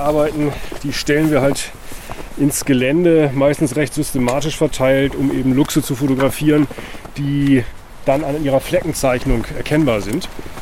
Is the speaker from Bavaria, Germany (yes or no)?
no; Lower Saxony, Germany; born there; Ich bin tatsächlich nicht im Harz geboren, sondern in der Nähe von Bremen im Kreis Osterholz. Von dort bin ich zum Studium dann nach Göttingen gegangen